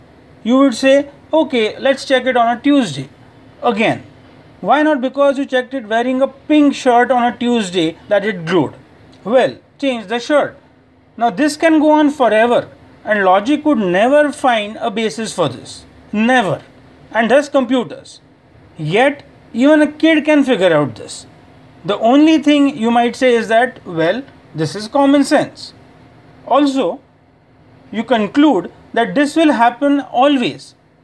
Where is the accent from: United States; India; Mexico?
India; from India.